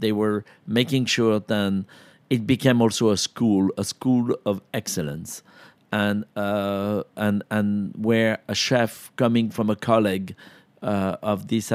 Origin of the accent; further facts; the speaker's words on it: Lyon, Auvergne-Rhône-Alpes, France; English is a second language; Well, I grew up in Lyon. Outside of Lyon